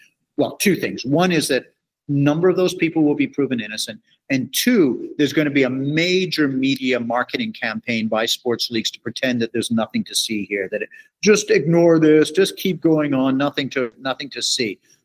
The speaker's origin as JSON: {"language": "English", "country": "Canada", "said": "I'm a Canadian, as you know"}